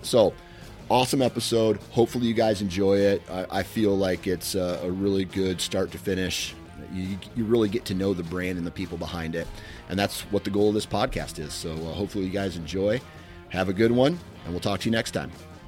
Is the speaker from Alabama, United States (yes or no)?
no; Iowa, United States; I tell you what, we have a period of time in Iowa. I'm from Eastern Iowa.